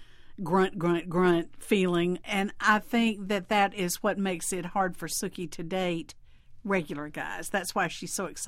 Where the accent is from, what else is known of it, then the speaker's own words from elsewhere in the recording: Mississippi, United States; Well, I grew up in Mississippi, in the Mississippi Delta, which is a unique and difficult place to grow up in, I've got to say.